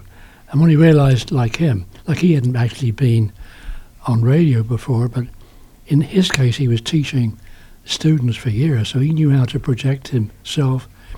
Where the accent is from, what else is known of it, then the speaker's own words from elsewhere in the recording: England, United Kingdom; now in Canada; I'm glad I come from England